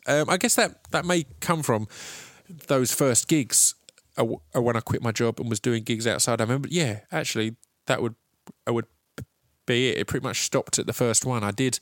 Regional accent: East of England, United Kingdom; I'm a dude from Essex who's lived in the same town his whole life

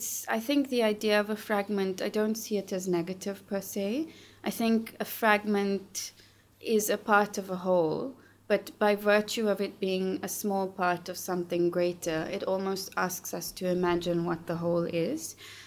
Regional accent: Laudium, Gauteng, South Africa; growing up in Lodium in South Africa, which was designated an Indian-only township by the apartheid regime, and I grew up at the end of apartheid. I was born just a few days after Mandela was released from prison.

